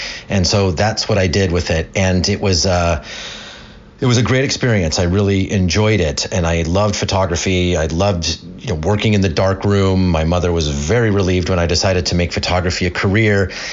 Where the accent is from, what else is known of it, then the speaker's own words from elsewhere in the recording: California, United States; In high school, I grew up in Southern California.